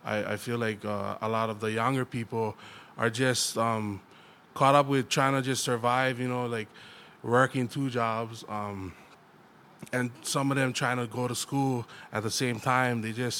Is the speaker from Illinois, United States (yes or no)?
no; Waimea, Hawaii, United States; I grew up in Waimea on the west side